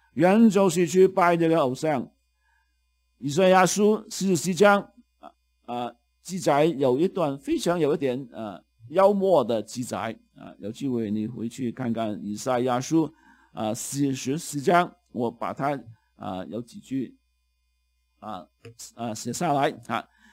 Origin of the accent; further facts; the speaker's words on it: Hong Kong; 我们香港人就说这个王大仙啊